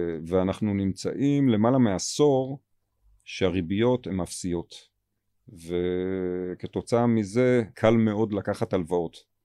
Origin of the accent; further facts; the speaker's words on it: Tel Aviv, Tel Aviv District, Israel; לא, לא, הרי אני תל אביבי.